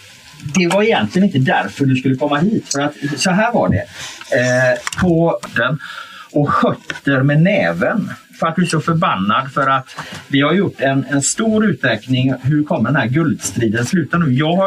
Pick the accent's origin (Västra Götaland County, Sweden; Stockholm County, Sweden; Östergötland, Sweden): Västra Götaland County, Sweden; Gothenburg; jag är från Göteborg och Oskar är från Malmö